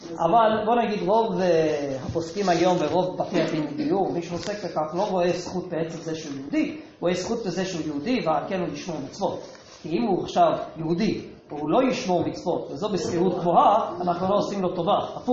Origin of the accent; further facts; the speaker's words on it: United States; אני גדלתי בארצות הברית, רק שמעתי את השם שלו.